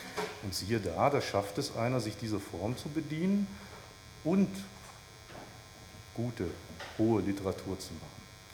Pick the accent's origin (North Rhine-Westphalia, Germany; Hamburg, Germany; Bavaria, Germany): North Rhine-Westphalia, Germany; Ich bin im Ruhrgebiet geboren und dann las ich diese Zeilen und traf immer wieder auf den Dialekt, mit dem ich zumindest meine ersten Lebensjahre verbracht habe